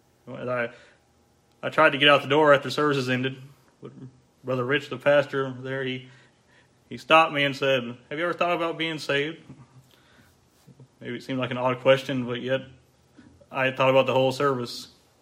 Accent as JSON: {"language": "English", "town": "Clarksville", "region": "Tennessee", "country": "United States", "said": "I am from the Clarksville, Tennessee area, growing town, about 200,000 people almost now. It wasn't that big 20, 30 years ago, but it's a military town."}